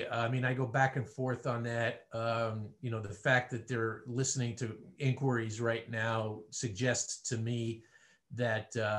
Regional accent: New York, United States; I grew up on Long Island and went to Satcham High School.

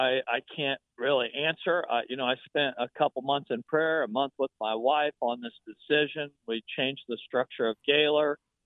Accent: Muncie, Indiana, United States; I grew up in Muncie.

